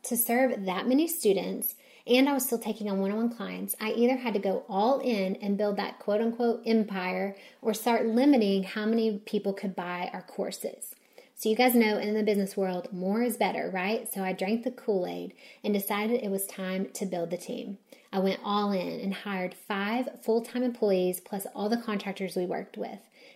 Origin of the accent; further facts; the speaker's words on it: Knoxville, Tennessee, United States; now in Minnesota, United States; Cirrus had two locations, my hometown in Knoxville, Tennessee, and the other in Duluth, Minnesota.